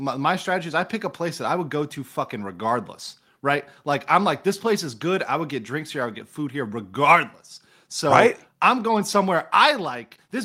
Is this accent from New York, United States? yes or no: no; Miami, Florida, United States; I grew up in Miami, so I saw people that were whiter than I am, and they're Latino, right?